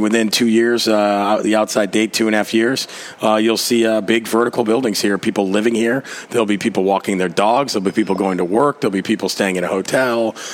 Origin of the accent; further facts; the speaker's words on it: Williamsville, New York, United States; Williamsville, yeah, Amherst. I played hockey